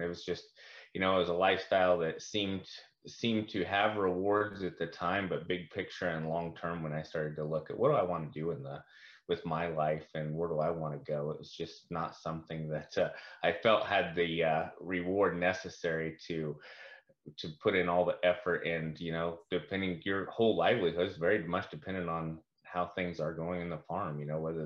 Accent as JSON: {"language": "English", "country": "United States", "said": "it was just something that I've always been very, very proud of, being an American."}